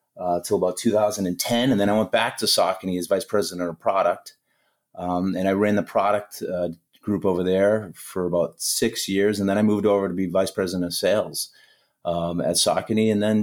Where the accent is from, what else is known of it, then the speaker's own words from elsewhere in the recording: Foxborough, Massachusetts, United States; So anyway, so I grew up in Foxborough. I went to the University of Rhode Island.